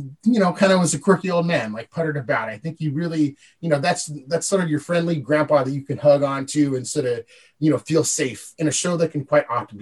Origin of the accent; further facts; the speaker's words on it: Pacific Northwest, United States; Yeah, Damon, I mean, I'm obviously from the Northwest.